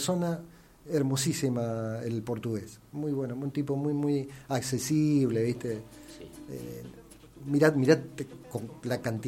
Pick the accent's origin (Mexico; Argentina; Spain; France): Argentina; Mendoza; nosotros ahí, como mendocinos, nos quedamos esperando